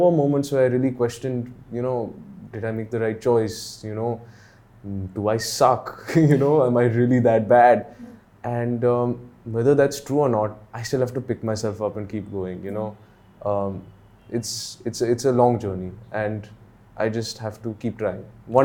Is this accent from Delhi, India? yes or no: yes; Delhi, India; that's my biggest thing that I'm so grateful for is because I grew up in Delhi.